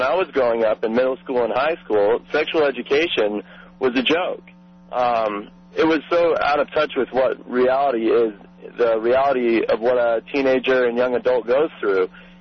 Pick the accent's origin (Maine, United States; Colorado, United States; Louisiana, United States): Colorado, United States; Colorado Springs; But, you know, I come from Colorado Springs, and I was raised in a, I'd say, conservative community.